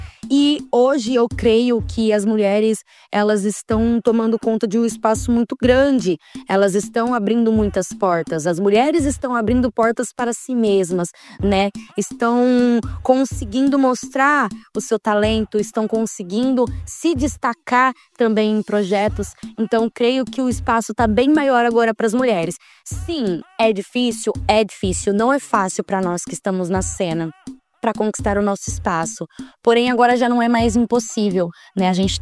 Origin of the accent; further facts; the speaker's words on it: Ribeirão Preto, São Paulo, Brazil; E eu sou daqui de Ribeirão Preto, nascida e criada em Ribeirão Preto. Vim da Zona Norte, do extremo norte da cidade, do bairro que chama Simeone.